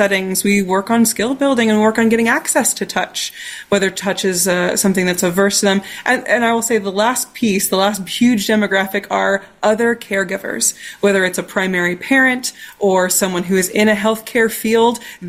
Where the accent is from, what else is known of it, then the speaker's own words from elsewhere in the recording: Indiana, United States; I mean, I'm from the Midwest. I grew up in Indiana, and you don't, you know, turn down guests in your home, and you don't we grew up with those Midwestern values.